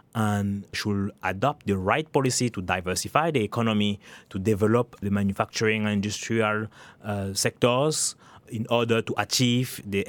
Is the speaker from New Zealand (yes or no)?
no; Cameroon; also born or lived in France / Canada / United Kingdom; now in United States; I was born and raised in Cameroon. And then from Cameroon, I went to France, Canada, and then in the U.S. I spent some time also in the U.K.